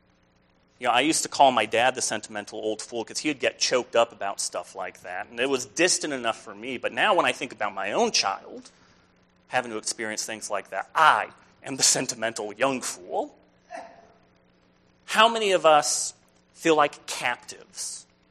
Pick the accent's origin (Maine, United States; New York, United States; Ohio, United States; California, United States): California, United States; Palm Springs; I remember growing up in Palm Springs